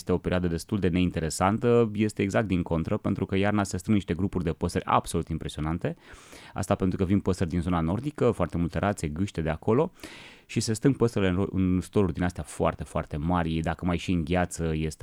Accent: Brașov, Brașov County, Romania; știu că e o oră destul de târzie pentru mine ca brașovean, că noi avem gluma asta tot timpul, că noi ne culcăm o dată cu găinile

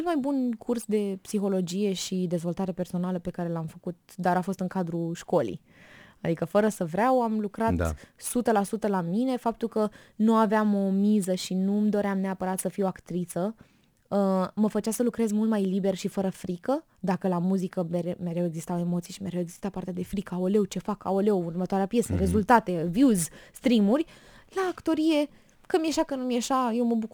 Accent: Romania; nu mai știau că sunt din România.

